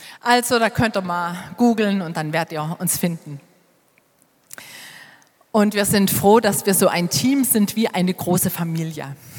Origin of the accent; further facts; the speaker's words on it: Nauenhain, Saxony, Germany; born there; Im Jahr 1964, da kam in dem kleinen Ort, wo ich geboren bin, Nauenhain bei Geithain, gibt es nur einmal in ganz Deutschland